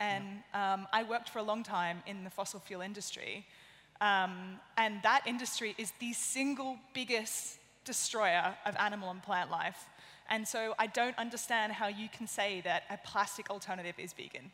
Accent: Australia; now in United Kingdom; because I'm Australian and I need a visa to live in the UK

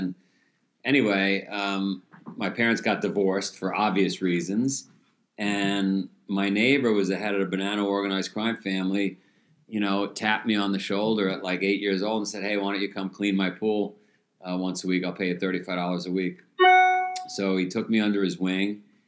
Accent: New York City, New York, United States; So I grew up in Queens, New York.

